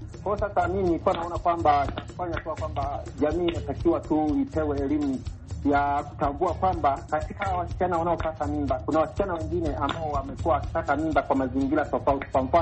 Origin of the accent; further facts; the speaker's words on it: Kagongo, Tanzania; kijana mpole Tanzania, natokea maeneo ya Kagongo Mtaa kama nchini Tanzania.